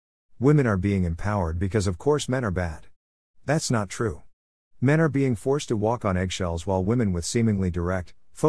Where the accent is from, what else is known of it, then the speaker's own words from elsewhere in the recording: Boston, Massachusetts, United States; moved away as an adult; I was born in Boston, Massachusetts in December of 1959, was raised there and lived there for 35 years. I piked the Ka'a, and everything was wicked good.